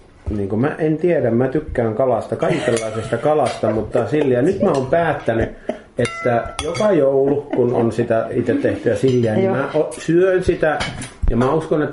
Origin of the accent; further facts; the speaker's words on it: Kainuu, Finland; mähän olen Kainuusta kotoisin, ja siellähän niin, syötyy sitä talkkunapuuroa.